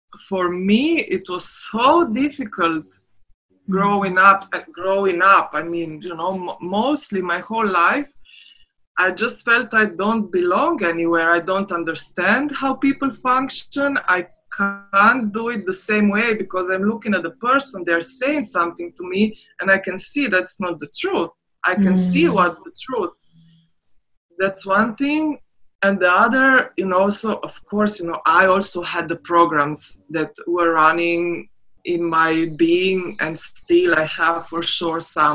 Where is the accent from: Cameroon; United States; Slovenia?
Slovenia; We are both from Slovenia. So, and both we are approximately the same age. And so we were growing up in ex-Yugoslavia, which was a socialist country.